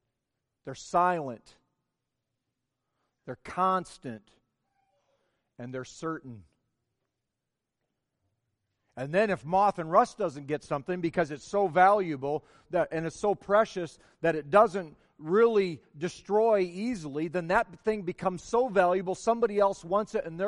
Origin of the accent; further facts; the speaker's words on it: Iowa, United States; I'll proudly admit that I'm from Iowa or whatever